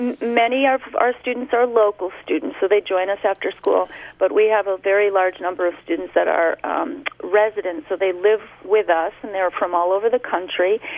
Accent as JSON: {"language": "English", "town": "Torrington", "region": "Connecticut", "country": "United States", "tie": "born or raised there", "moved": "as an adult", "lives_now": "Europe", "said": "Yes, I grew up in Torrington, and I moved away."}